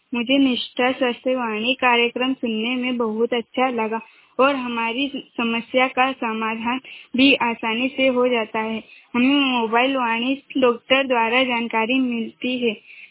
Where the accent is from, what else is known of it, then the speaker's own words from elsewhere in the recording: Roshnar, India; मैं ग्राम रोशनार से हूँ।